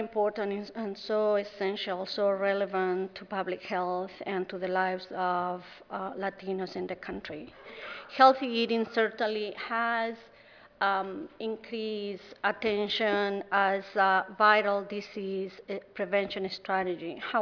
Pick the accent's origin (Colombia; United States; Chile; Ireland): Chile; English is a second language; I'm happy to say that I'm from Chile, born and raised in Chile